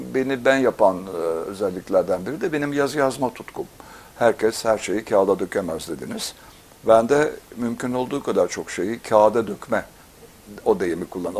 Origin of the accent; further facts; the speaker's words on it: İzmir, Turkey; also born or lived in Istanbul; Biz İzmirliyiz. Babam Rumelili. Rumeli mutfağı olurdu evde. İzmir Akdeniz mutfağı olurdu. İstanbul mutfağı daha sonra İstanbul'a girip yerleştik.